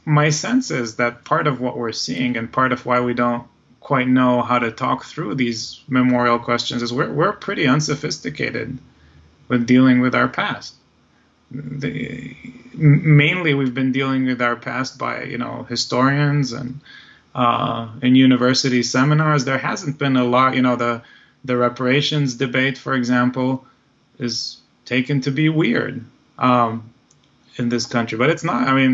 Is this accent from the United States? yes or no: no; Israel; so as you know, I'm originally from Israel